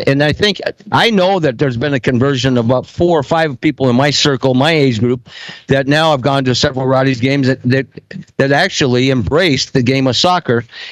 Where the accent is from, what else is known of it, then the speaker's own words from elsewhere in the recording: Midwest, United States; And I'm from the Midwest, and soccer wasn't that big.